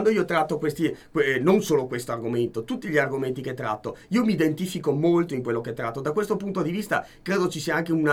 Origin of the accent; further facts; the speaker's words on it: Mestre, Veneto, Italy; io sono veneziano di terraferma, perché sono originario di Mestre.